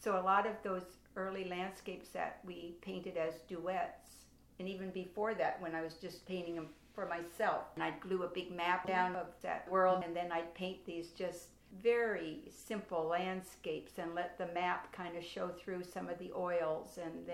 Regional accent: Palm Springs, California, United States; also born or lived in San Francisco / Laguna Beach; I was born in San Francisco, raised in Palm Springs, and moved to Laguna Beach. So that's my experience of living.

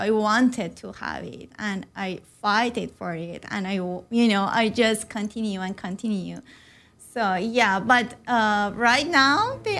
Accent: Tehran, Tehran Province, Iran; English is a second language; Yeah, I was born and grew in a post-revolutionary in Iran. So, yeah, so my early experience as a young woman in Iran

